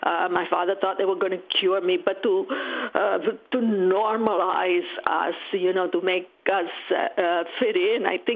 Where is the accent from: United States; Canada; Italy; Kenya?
Italy; English is a second language; since I'm from Italy, it seemed like the natural thing to do, to teach Italian.